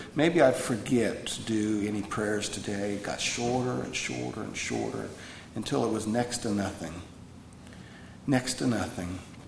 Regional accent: Midwest, United States; the same kind of old-fashioned AA that I was raised with in the Midwest I found in South Carolina.

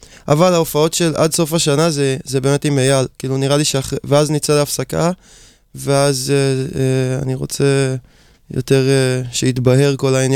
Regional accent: Rishon LeZion, Central District, Israel; אני מראשון.

